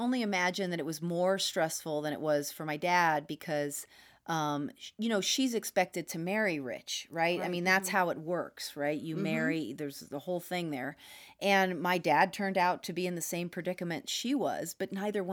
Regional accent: St. Helena, California, United States; I grew up in the Napa Valley in Santa Elena on a small farm. My dad was a hydroponic gardener.

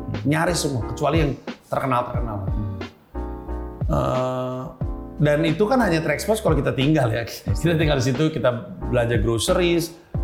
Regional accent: Indonesia; Gue waktu itu pernah open mic dan gue selalu bilang gue datang di Indonesia.

